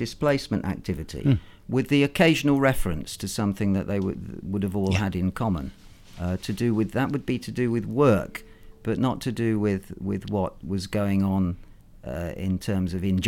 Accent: Coventry, West Midlands, United Kingdom; whereas I come from Coventry

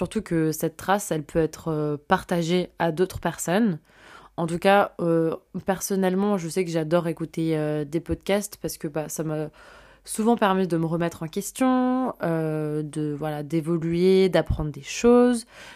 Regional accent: Strasbourg, Grand Est, France; now in Lyon, France; j'ai 23 ans, je suis originaire de Strasbourg et il y a un peu plus d'un an, j'ai emménagé à Lyon pour y faire mon master.

